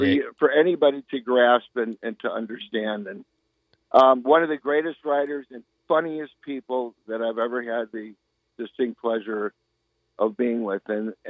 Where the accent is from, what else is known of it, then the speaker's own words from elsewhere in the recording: Chicago, Illinois, United States; But to be growing up in Chicago and having guys like this around, I mean, they didn't set out to be my role models, but they became those guys.